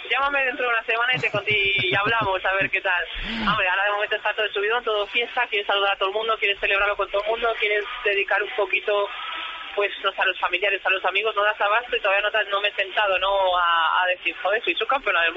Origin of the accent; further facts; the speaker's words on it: Spain; Ya sabes cómo somos los españoles.